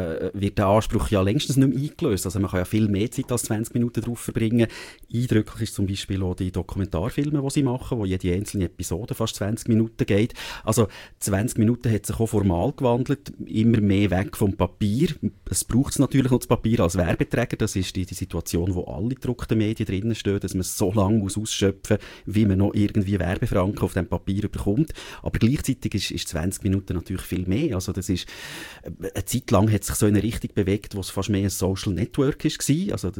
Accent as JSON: {"language": "German", "region": "Bern", "country": "Switzerland", "said": "Das ist unter anderem ja immer wieder pendelt, so eine On-Off-Beziehung, wo ich zu Zürich pflege als Berner."}